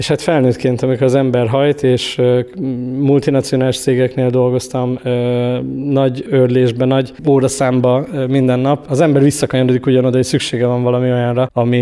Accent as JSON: {"language": "Hungarian", "town": "Gyula", "region": "Békés", "country": "Hungary", "tie": "born or raised there", "said": "Én Gyulán születtem, és mint a gyulai gyerekek igen nagy százaléka, szerintem így talán a járással valamikor párhuzamosan kezdtem el úszóedzésekre járni."}